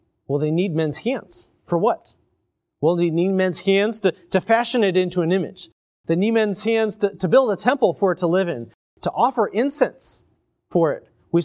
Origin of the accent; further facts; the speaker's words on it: Iowa, United States; I remember growing up in Iowa and having periods of not enough rain, and it was really bad.